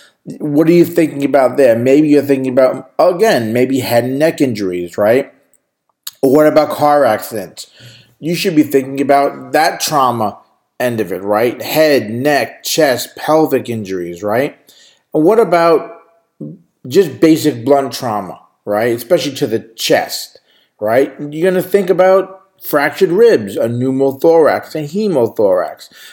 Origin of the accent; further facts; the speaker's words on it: New York, United States; accent: New York; That's my New York accent coming out there.